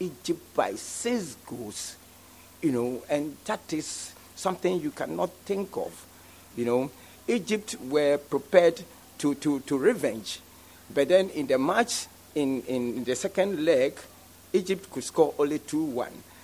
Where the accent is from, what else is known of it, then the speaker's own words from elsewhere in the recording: Ghana; as a Ghanaian